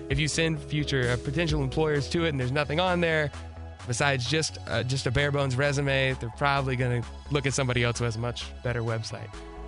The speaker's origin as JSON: {"language": "English", "region": "Florida", "country": "United States", "tie": "born or raised there", "also_born_or_lived": "Tennessee", "said": "I grew up in Florida and Tennessee, both about a half a life here and there."}